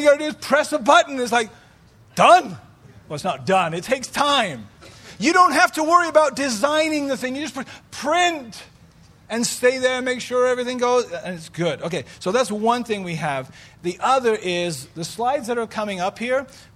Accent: United Kingdom; I'm British. We're masters at sarcasm

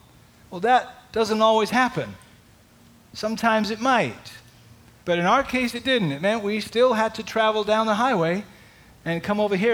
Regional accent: United Kingdom; You know, as a, I'm British, so I have a certain way of conducting myself.

